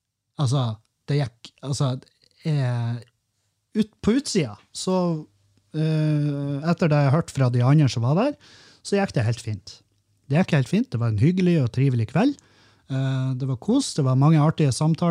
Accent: Bodø, Nordland, Norway; så er det vel når vi er hjemme i Bodø at vi går tur eller noe sånt.

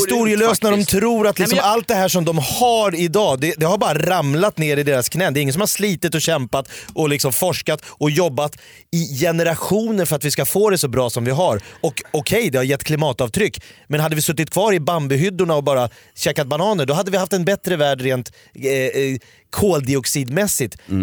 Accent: Sweden; För jag är ju en svensk man.

